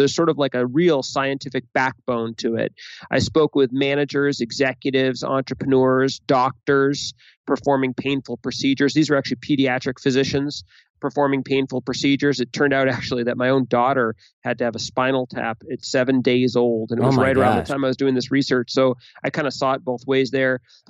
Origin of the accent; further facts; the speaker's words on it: Boston, Massachusetts, United States; I'm from Boston.